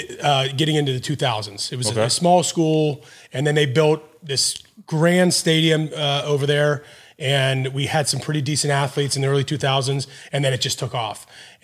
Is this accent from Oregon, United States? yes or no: no; Gibsonia, Pennsylvania, United States; also born or lived in Bellevue; so I was born and raised in Bellevue, Westview, Bellevue. And then we moved out to Gibsonia when I was maybe 4 or 5.